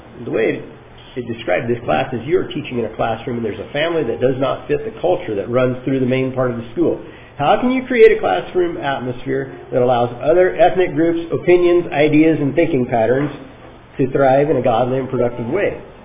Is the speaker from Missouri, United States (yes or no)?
no; California, United States; I'm from California, so that's kind of a sensitive subject.